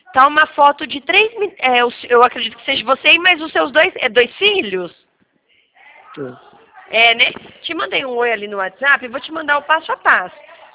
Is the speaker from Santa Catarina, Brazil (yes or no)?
no; Paraná, Brazil; Eu sou do Paraná.